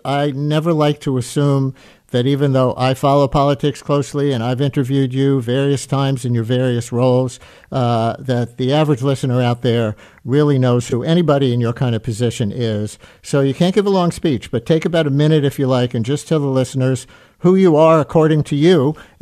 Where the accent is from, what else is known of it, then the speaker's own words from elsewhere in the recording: Queens, New York, United States; I grew up in the Queens part of this district.